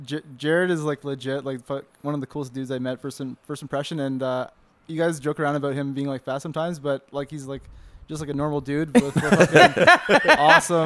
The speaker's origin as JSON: {"language": "English", "town": "Toronto", "region": "Ontario", "country": "Canada", "said": "I'm from Toronto, Canada."}